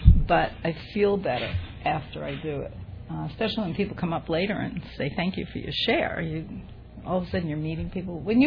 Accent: San Diego, California, United States; I'm from San Diego.

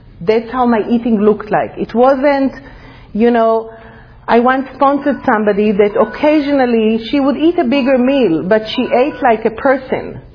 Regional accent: Israel; So I grew up in Israel, but we never went to temple, there was no God.

